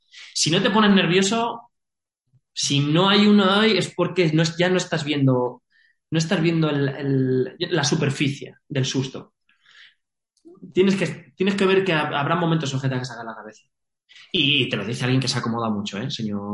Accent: Spain; vengo de España

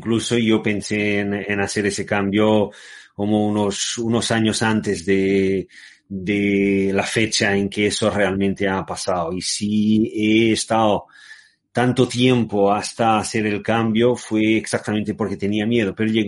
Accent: Lisbon, Portugal; Spanish is a second language; Y yo soy portugués, en primer lugar, de Lisboa, pero tengo antepasados españoles. Mi abuelo materno era español, de Galicia, y mi abuela materna era nieta de catalanes.

